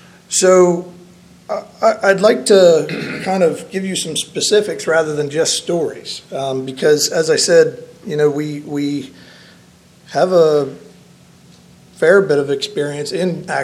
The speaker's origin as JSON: {"language": "English", "town": "Lewes", "region": "Delaware", "country": "United States", "tie": "born or raised there", "said": "As I said, I'm from Lewis, Delaware, local, born here. despite all my gray hairs that come from my four kids, I'm 36."}